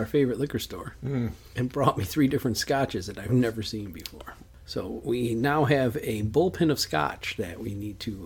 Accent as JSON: {"language": "English", "country": "United States", "said": "And I'm American. I like ice cold beer."}